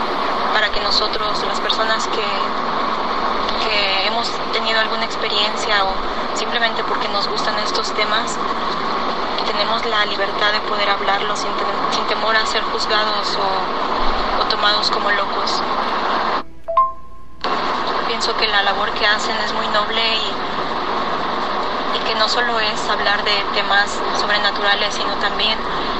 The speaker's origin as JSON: {"language": "Spanish", "region": "Mexico City", "country": "Mexico", "lives_now": "Texas, United States", "said": "Estoy llamando desde el estado de Texas, pero soy originaria de la Ciudad de México."}